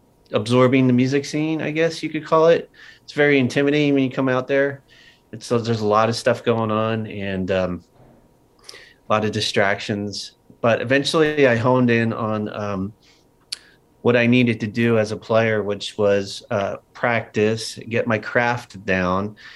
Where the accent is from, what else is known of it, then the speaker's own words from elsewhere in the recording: Philadelphia, Pennsylvania, United States; I grew up outside of Philadelphia.